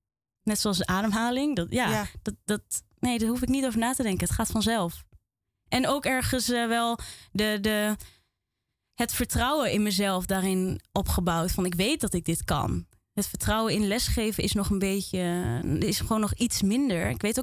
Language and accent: Dutch; Almelo, Overijssel, Netherlands; also born or lived in The Hague; toen ik baby was, ben ik ook weer teruggegaan naar Almelo. Uh-huh. Want de ouders van papa en mama, die woonden daar. Dus, en ze misten ze eigenlijk heel erg. Dus toen zijn we snel naar Almelo gegaan en daar ben ik opgegroeid.